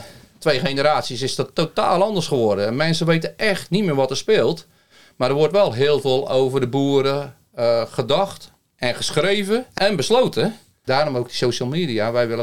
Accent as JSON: {"language": "Dutch", "town": "Zoetermeer", "region": "South Holland", "country": "Netherlands", "tie": "born there", "said": "Ik ben zelf geboren in Zoetermeer en daar hadden we een tuinderij."}